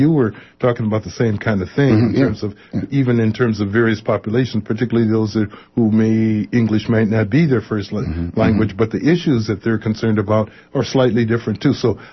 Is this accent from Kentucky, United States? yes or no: no; Los Angeles, California, United States; I know from a number of families in neighborhoods that I grew up in Los Angeles, when I was young